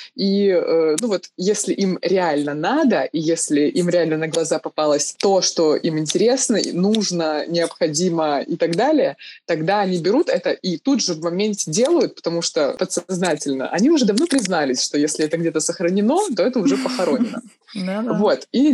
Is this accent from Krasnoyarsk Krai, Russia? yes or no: yes; Krasnoyarsk, Krasnoyarsk Krai, Russia; ведущие-журналисты из Сибири, я из Красноярска